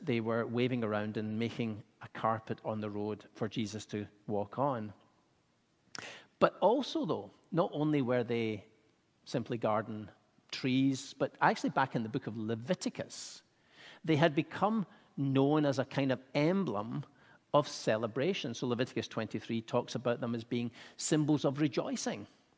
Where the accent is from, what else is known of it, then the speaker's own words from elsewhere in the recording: United Kingdom; And of course, being a Brit, there was a little bit of mixed emotions going on here about these celebrations.